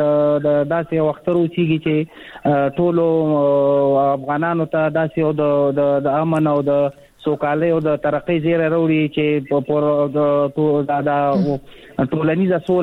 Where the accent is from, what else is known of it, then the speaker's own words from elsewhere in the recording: Afghanistan; now in Pakistan; مونږ په افغانستان په پاکستان کې کډوال یو مهاجر یو